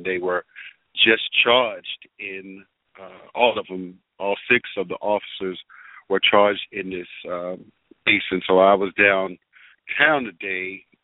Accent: Baltimore, Maryland, United States; And so, and I was born and raised in Baltimore, to make a long story short.

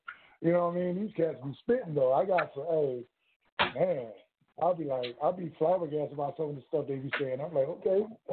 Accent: South Carolina, United States; I'm South. I'm Southern. I'm from South Carolina, so I'm a Southern. I'm Southern to the heart.

